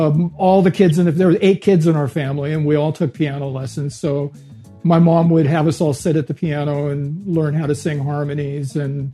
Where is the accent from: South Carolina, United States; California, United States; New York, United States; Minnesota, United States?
California, United States; Redlands; Yeah, that's right. I grew up in Redlands. It's about 60 miles east of Los Angeles.